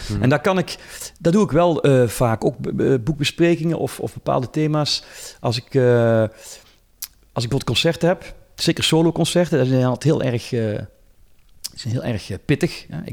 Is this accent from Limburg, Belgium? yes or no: yes; Neerpelt, Limburg, Belgium; now in Antwerp, Belgium; ik woon hier voor niks in Antwerpen. Ik kom uit Neerpelt, Limburg, fantastisch, top. Ik ben naar Antwerpen gegaan omdat voor mij dit creatieve pool was.